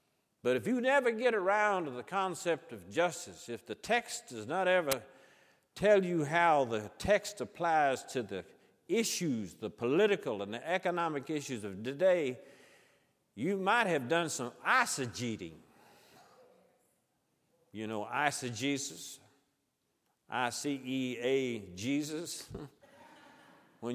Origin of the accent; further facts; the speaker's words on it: Georgia, United States; And the paradox to me growing up in South Georgia is we were called the Bible Belt.